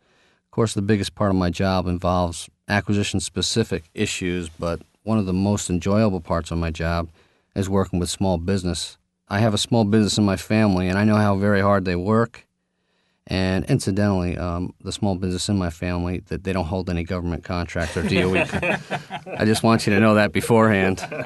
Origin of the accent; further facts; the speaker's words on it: New York, United States; go back to New York, my home state